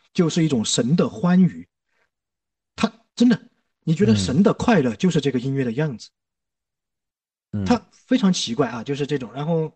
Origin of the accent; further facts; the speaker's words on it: southern China, China; 我是南方人，我的口音跟你们完全不一样。而且我很喜欢山东口音，我也很喜欢山东人，因为我在山东待的时间也有一段。